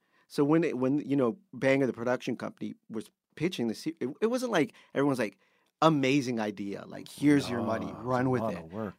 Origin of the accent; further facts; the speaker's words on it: Canada; So being Canadian really kind of like, people saw us without judgment.